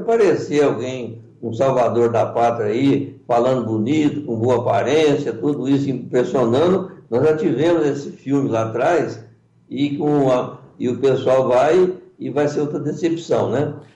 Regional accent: Monte Santo de Minas, Minas Gerais, Brazil; eu sou de Monte Santo, né? Estou aqui em Guaspé.

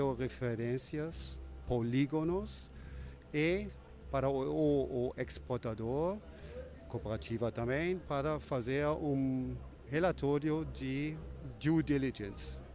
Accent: Switzerland; agora falo como suíço

